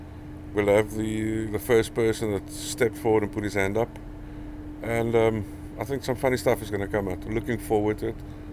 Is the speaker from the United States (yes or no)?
no; South Africa; accent: Afrikaans; now in United Kingdom; It's probably like me with my accent is still very strong Afrikaans, even though I've been living in the UK for close on 20 years.